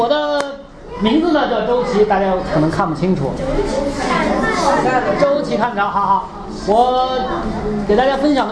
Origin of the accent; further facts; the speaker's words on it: Lanzhou, Gansu, China; now in Zhuhai, China; 那我今年该多大呢？36。我来自珠海，珠海离巴中市，就是你们这个地区呢，有1300公里远。我的家乡呢是兰州，离我工作的地方呢有1800公里远